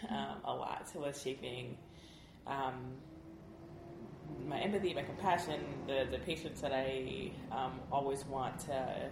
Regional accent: Jacksonville, Florida, United States; now in Washington, United States; I live in D.C., I grew up in Florida, Jacksonville, Florida, and but all up and down the East Coast

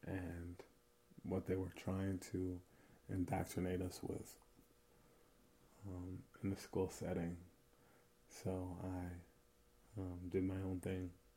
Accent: Hudson, New York, United States; Growing up in Hudson, it was fun. And I really enjoyed my time growing up.

